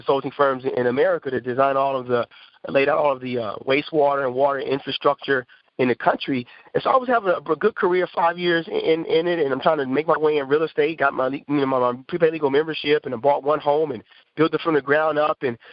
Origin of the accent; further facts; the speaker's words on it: Atlanta, Georgia, United States; I'm from Atlanta, Georgia area.